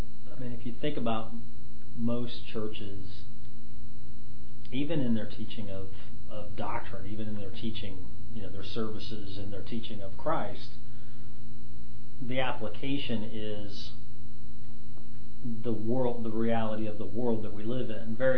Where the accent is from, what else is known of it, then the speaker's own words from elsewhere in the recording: United States; now in Germany; living in Germany, I wear a uniform, but I'm an American.